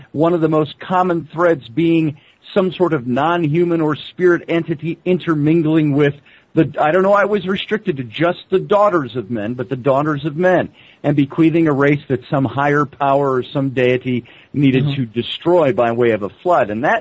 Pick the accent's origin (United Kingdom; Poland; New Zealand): United Kingdom; because I'm a Welsh Scotsman